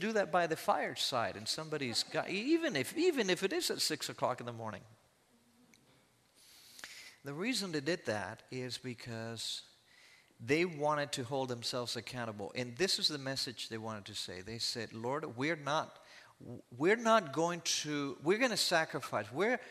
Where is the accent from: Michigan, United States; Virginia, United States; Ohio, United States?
Michigan, United States; I'm from Michigan, and I'm cold just thinking about what these guys did.